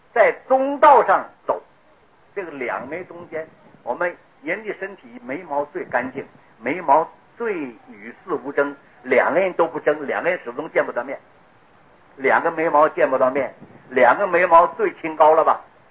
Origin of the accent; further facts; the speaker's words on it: Taiwan; 我们台湾话叫卡税